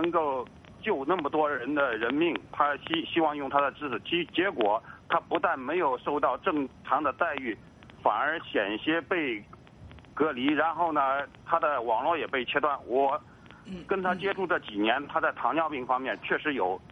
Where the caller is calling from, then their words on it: Jiangsu, China; 我是江苏的